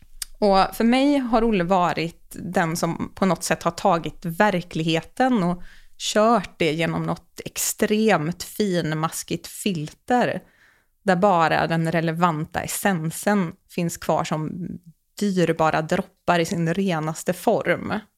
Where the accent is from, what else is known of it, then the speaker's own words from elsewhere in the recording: Uddevalla, Västra Götaland County, Sweden; Och jag växte upp i Uddevalla och jag längtade bara därifrån.